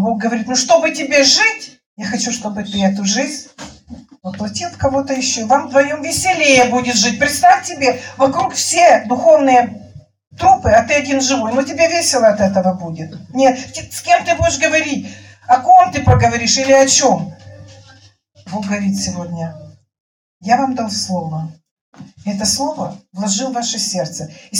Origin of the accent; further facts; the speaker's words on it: Georgia; От того, что я, знаете, грузин